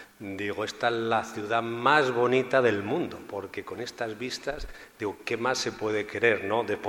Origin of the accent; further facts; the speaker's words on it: Alcázar de San Juan, Castilla-La Mancha, Spain; No, al final somos originales de Castilla-La Mancha, somos originales de Alcázar de San Juan, pero llegamos aquí y, como se suele decir, nos enamoramos.